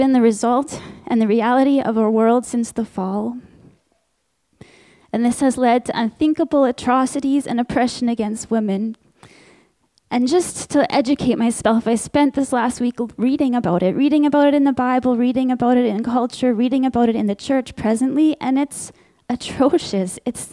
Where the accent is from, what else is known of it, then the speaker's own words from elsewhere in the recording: Canada; He speaks to me in my life as a Canadian woman, as a wife, as a mother.